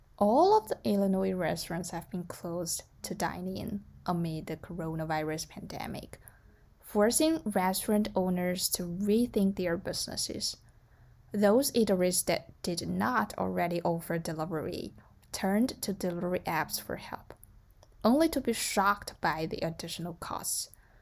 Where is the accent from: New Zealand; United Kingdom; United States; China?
China; Well, in my hometown, China, it is not as transparent as it is in Chicago.